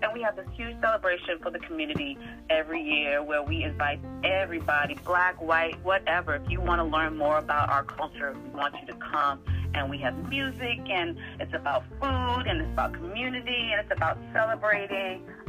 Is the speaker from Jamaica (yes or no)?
yes; Jamaica; also born or lived in Haiti; I am Jamaican. I'm Jamaican and Haitian.